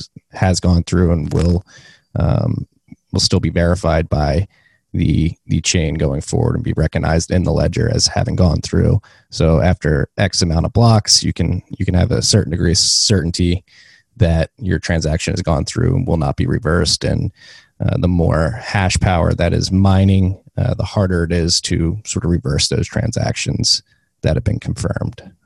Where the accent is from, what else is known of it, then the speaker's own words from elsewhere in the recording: United States; And then as an American, I think it's important because I believe that Bitcoin will be a very crucial and important technology